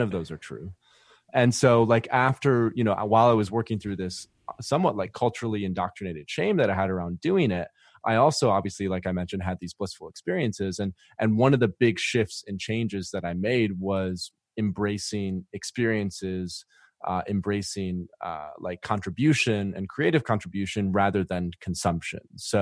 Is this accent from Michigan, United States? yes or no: yes; Michigan, United States; And basically, I'm originally from West Michigan.